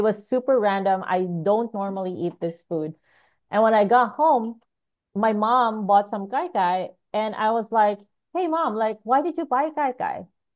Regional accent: Philippines; Like, I'm Filipina. I love cooking Filipino food for my friends

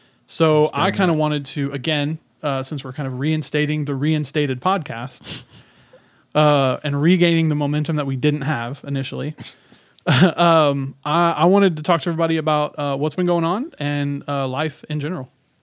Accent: Houston, Texas, United States; I grew up in Houston, Texas, and it was so hot.

